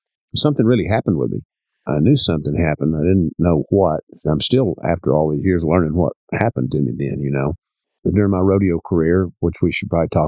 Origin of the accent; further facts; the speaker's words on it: Canadian, Texas, United States; I was born in Canadian, Texas, and grew up on a ranch out in Hemp Hill County, Texas. Lived there, well, for about 25, 30 years of my life out there. Graduated from big old Allison, Texas high school.